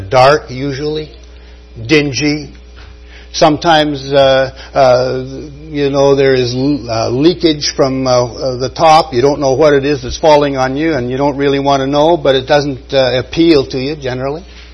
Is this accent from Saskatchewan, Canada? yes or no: yes; Saskatchewan, Canada; I come from Saskatchewan. I know what's going on right now.